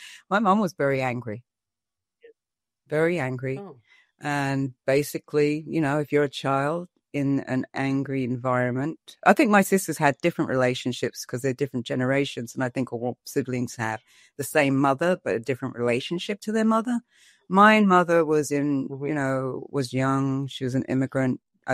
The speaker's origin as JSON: {"language": "English", "town": "Brixton", "region": "London", "country": "United Kingdom", "said": "I come from South London, Brixton."}